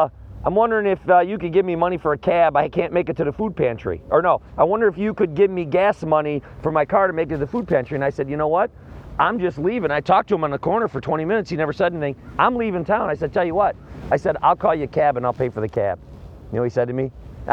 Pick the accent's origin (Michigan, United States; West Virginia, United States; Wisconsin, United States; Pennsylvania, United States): Wisconsin, United States; New Lisbon; About an hour north of Madison. New Lisbon, Mauston.